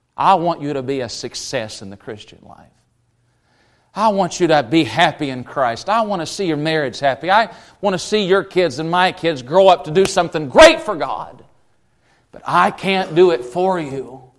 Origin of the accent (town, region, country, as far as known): Tennessee, United States